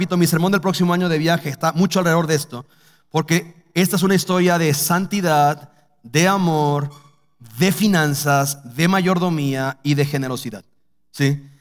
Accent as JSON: {"language": "Spanish", "town": "Cuernavaca", "region": "Morelos", "country": "Mexico", "said": "yo soy de Cuernavaca, yo vengo de Cuernavaca"}